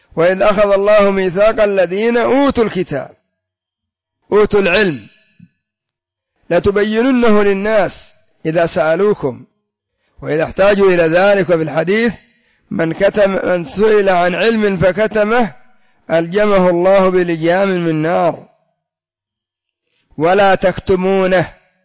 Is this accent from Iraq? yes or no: no; Yemen; كما يسمى عندنا في اليمن بالضريب